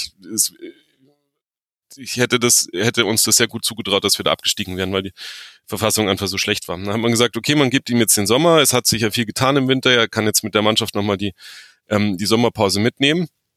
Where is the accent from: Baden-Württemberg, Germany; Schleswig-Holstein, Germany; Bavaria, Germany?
Bavaria, Germany; Augsburg